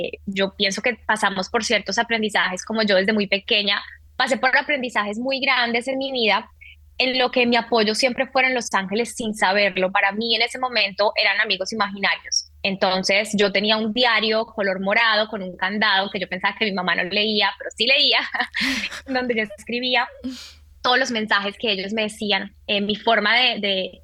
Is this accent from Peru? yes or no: no; Colombia; now in United States; ya cuando me salí de Colombia y vine a vivir a Estados Unidos